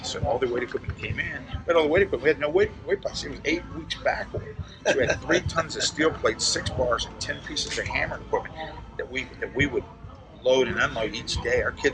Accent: West Virginia, United States; now in Tennessee, United States; And, you know, I was from West Virginia, Mountain State. Here I'm in Tennessee.

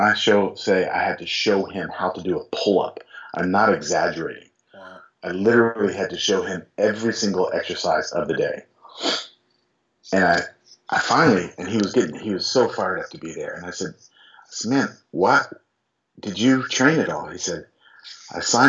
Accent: Georgia, United States; Fantastic book by a Georgia author. I'm from Georgia.

